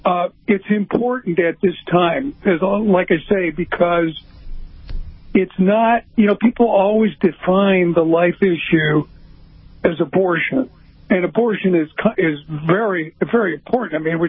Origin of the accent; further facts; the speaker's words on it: Chicago, Illinois, United States; He's so near and dear to me because I grew up in Chicago. I'm a Bears fan.